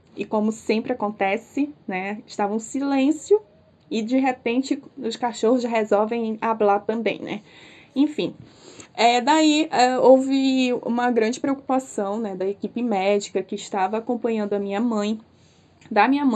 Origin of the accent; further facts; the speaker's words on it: Colombia; sou colombiana, eu tenho o registro colombiano, porque eu nasci na Colômbia, né, gente? Nasci no lado colombiano ali, daquela região, e tenho o registro.